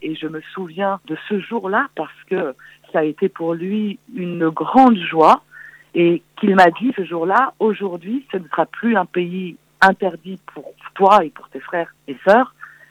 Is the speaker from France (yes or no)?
yes; France; même si je suis d'une mère française et que j'ai grandi en France